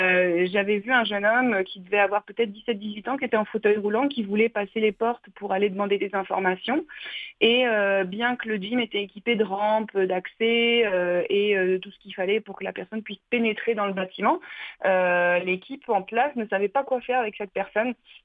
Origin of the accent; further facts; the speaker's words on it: France; moved away; je suis française, je viens de France